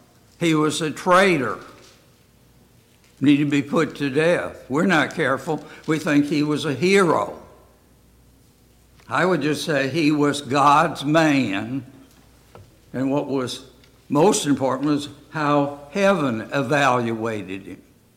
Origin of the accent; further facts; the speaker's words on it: Detroit, Michigan, United States; Now, I grew up in Detroit, Michigan, and I will have to say I liked the new cars and the new car smell